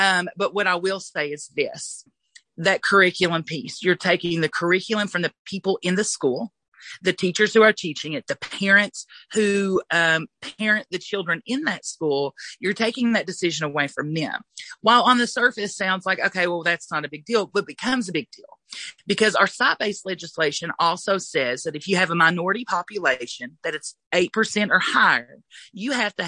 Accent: Kentucky, United States; we are from, you know, far western Kentucky, Floyd County. I'm from Knox County.

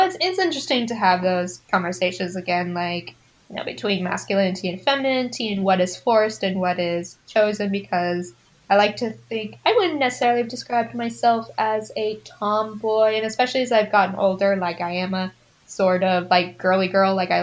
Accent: Oregon, United States; I'm not originally from the Midwest, and I'm originally from Oregon, but again, also in Southern Oregon, like biggest spider you have to worry about are the Black Widows.

